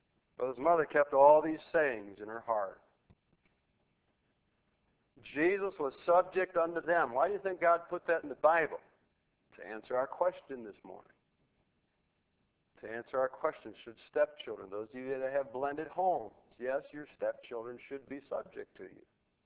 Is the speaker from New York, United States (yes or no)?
yes; Orchard Park, New York, United States; Because I grew up in Orchard Park.